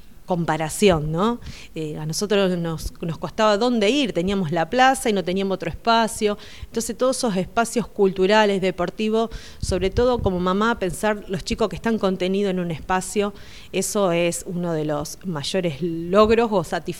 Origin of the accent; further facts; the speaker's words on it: Alvear, Argentina; mi pueblo, donde uno fue transitando, a mí me tocó transitar la niñez, la adolescencia en Alvear